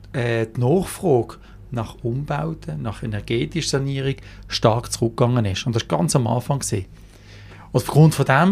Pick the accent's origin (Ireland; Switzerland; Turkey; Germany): Switzerland; Basel, Basel-Stadt; Ich bin in Basel Stadt geboren und aufgewachsen.